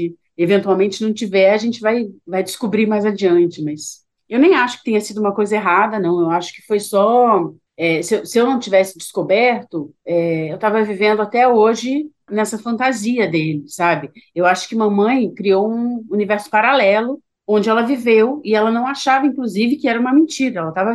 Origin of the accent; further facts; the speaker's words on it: Petrópolis, Rio de Janeiro, Brazil; saindo da minha cidade natal, que é Petrópolis, né?